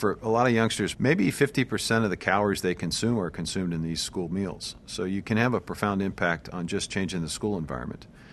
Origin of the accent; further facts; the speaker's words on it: Iowa, United States; There's a program called NuVal, for example, that's being used in grocery stores in my home state of Iowa